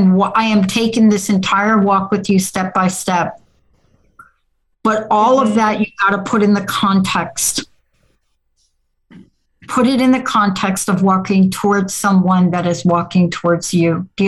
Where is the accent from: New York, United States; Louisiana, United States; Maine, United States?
New York, United States; Like, I'm from New York.